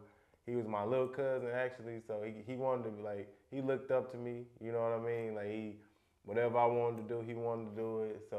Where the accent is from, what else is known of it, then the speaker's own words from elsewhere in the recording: Gary, Indiana, United States; when I'm from Gary now, like, it's hard to get a job.